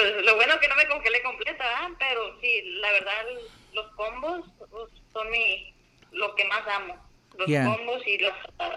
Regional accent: Tijuana, Baja California, Mexico; Sí, soy 100% mexicana.

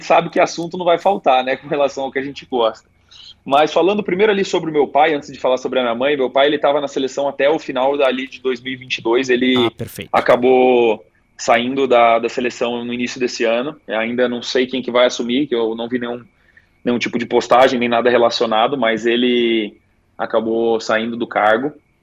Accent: Araraquara, São Paulo, Brazil; born there; Araraquara, sem dúvida, vai ser carregada comigo, foi o lugar onde eu nasci, então sempre vou carregar junto.

